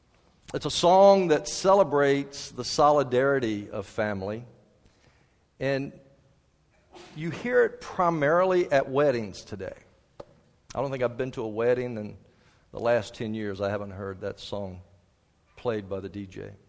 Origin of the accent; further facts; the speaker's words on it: Pocosin, Virginia, United States; I'm from Pocosin, Virginia.